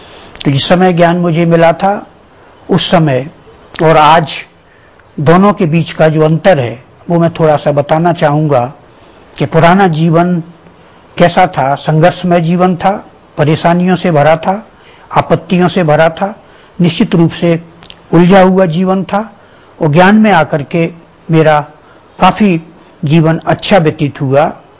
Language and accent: Hindi; Porsa, Madhya Pradesh, India; और मैं मध्य प्रदेश के मुरैना जिला का रहने वाला हूँ